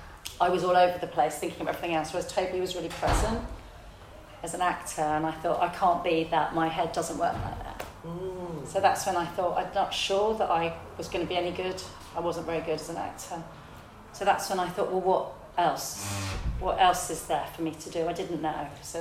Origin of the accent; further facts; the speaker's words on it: Croydon, London, United Kingdom; they were all from North London, they were all really cool, and I was from Croydon.